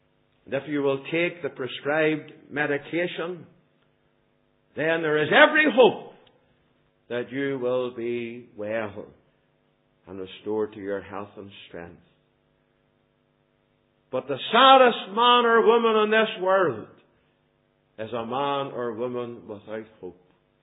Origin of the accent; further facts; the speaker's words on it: Northern Ireland, United Kingdom; I was brought up in Donegal Road Methodist Church in the 38th Boys Brigade Company.